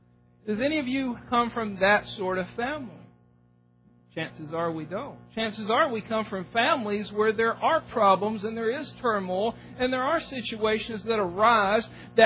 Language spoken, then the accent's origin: English; the South, United States; We grew up in the South, and in the South you had to have a knife.